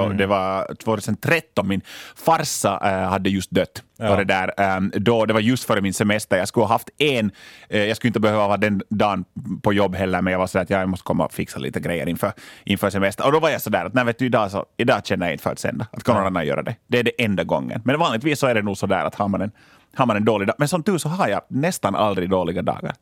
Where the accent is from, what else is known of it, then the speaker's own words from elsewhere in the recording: Lapinjärvi, Uusimaa, Finland; Det är när jag är hemma i Linkoski i Lappträsk, min hemby alltså i kommunen Lappträsk, och det är det tystaste stället jag vet, mitt barndomshem där.